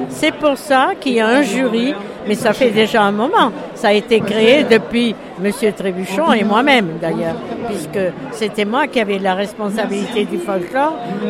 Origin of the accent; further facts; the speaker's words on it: Paris, Île-de-France, France; born there; parce que je suis née à Paris, et voilà